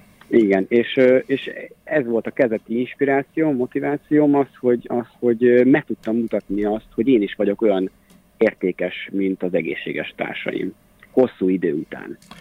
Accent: Hajdúböszörmény, Hajdú-Bihar, Hungary; azt én annól azért találtam meg, mert Hajdúböszöményből származom.

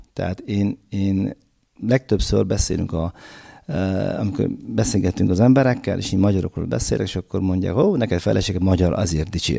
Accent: Uzbekistan; én Üzbegisztánból jöttem

